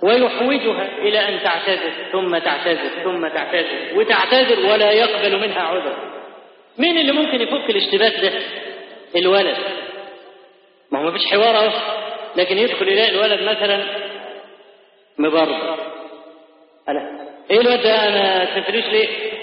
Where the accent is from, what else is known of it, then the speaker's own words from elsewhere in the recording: Egypt; وإحنا كمصريين أسد بلد أسد في حاجات